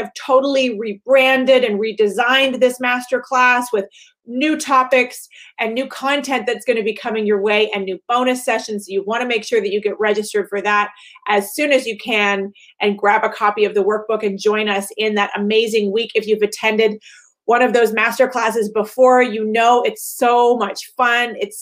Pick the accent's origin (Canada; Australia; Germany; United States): Canada; so I'm Canadian. For those of you who might be meeting me for the first time, I live in Canada.